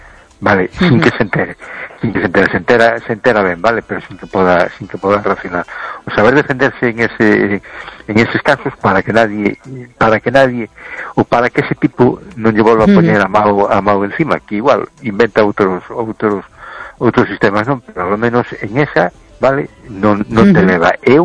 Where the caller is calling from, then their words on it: Cologne, North Rhine-Westphalia, Germany; de Colonia. ¿Qué tal estamos?